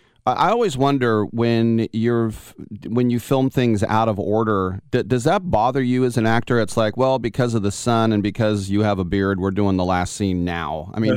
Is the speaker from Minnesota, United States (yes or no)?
no; Oakland, California, United States; I'm from Oakland, and I remember when Fruitvale Station came out